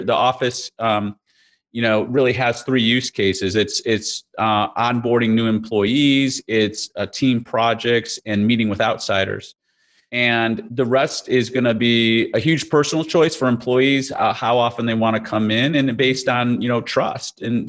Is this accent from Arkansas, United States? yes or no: no; Chicago, Illinois, United States; I grew up in Chicago in the Midwest, and we had tornado drills all the time.